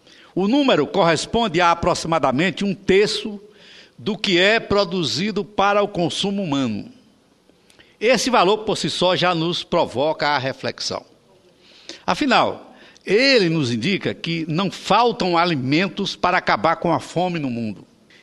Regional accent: Sergipe, Brazil; E eu, como sergipano, já que Vossa Excelência também é

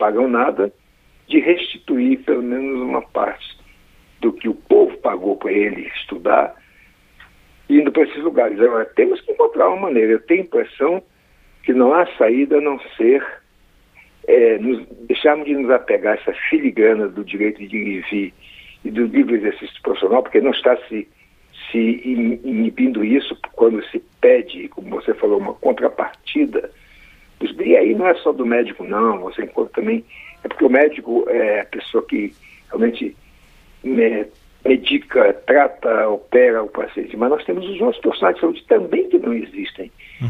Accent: Roraima, Brazil; Eu me formei em Belém, saí de Roraima para me formar em Belém, na região amazônica mesmo.

